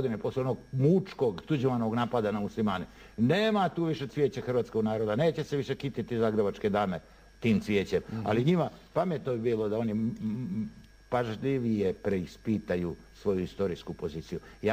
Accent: Montenegro; nikad u životu nisam sebe predstavio kao Crnogorca, uvijek sam bio Srbin iz Crne Gore.

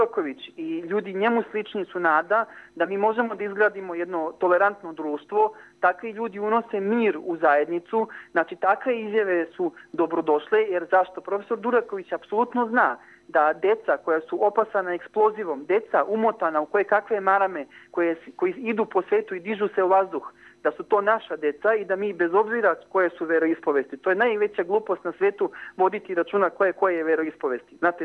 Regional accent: Sjekovac, Republika Srpska, Bosnia & Herzegovina; u selu Sjekovac, odakle sam ja, to je odakle je moj otac.

